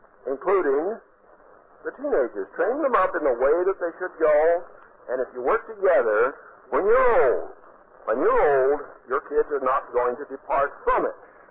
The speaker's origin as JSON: {"language": "English", "town": "Hillsview", "region": "Oregon", "country": "United States", "tie": "born or raised there", "said": "I grew up out here in Clackamas County, a little place called Hillsview."}